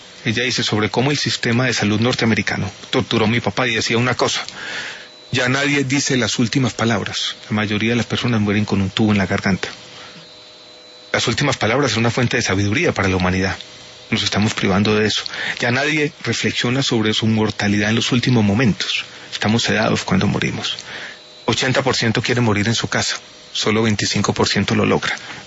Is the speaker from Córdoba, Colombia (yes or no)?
no; Antioquia, Colombia; now in Bogotá, Colombia; Yo soy paisa, sí.